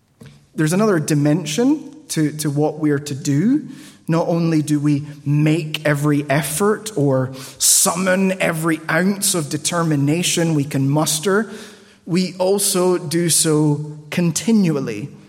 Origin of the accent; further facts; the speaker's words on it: Peru; It's really interesting. I grew up in Peru.